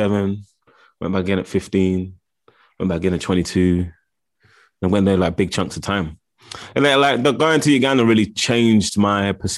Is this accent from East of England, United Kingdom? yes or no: no; London, United Kingdom; I grew up in Camden Town, Camden.